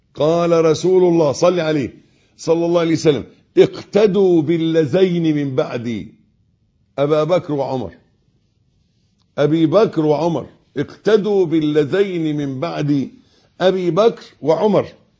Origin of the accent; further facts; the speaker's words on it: Egypt; في عرفنا كمصريين